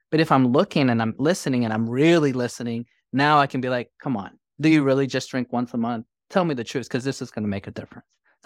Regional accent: New York City, New York, United States; now in Dallas, United States; growing up in New York City in a melting pot, and now I'm in Dallas, Texas, there's a multitude of cultures that I grew up with.

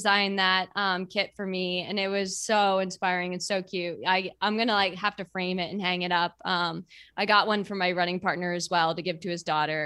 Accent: Boston, Massachusetts, United States; I grew up in Boston and I've run it. It was my fifth time running it.

